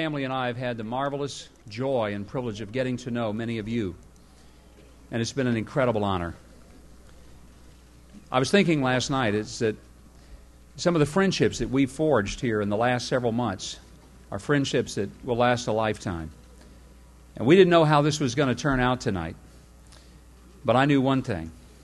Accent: Arkansas, United States; That I would ever be able to love a state as much as I love my home state of Arkansas

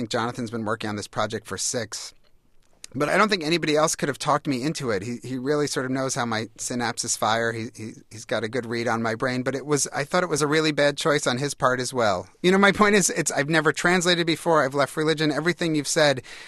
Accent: New York, United States; for me growing up on Long Island, it was this idea.

